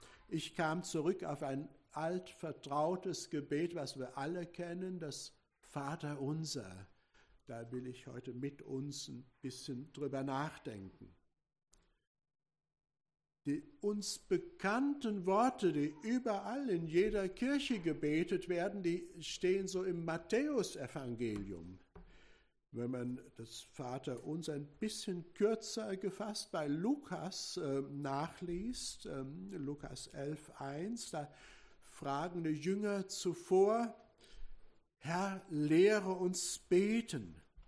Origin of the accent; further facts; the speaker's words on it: Recklinghausen, North Rhine-Westphalia, Germany; Wir kommen aus Recklinghausen, meine Frau und ich.